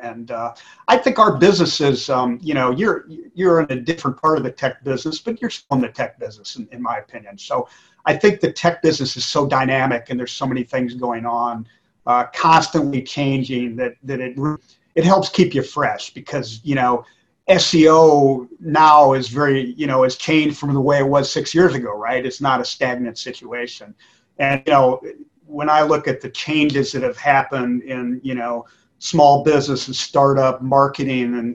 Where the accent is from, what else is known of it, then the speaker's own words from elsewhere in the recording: Midwest, United States; I'm from the Midwest originally.